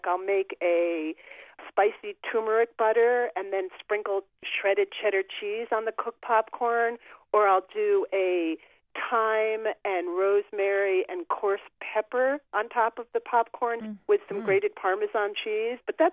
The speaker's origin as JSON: {"language": "English", "region": "New York", "country": "United States", "tie": "born there", "also_born_or_lived": "New England", "said": "I grew up rooting for the New York Giants. I am a New Yorker by birth, but I've lived in New England for over 30 years now."}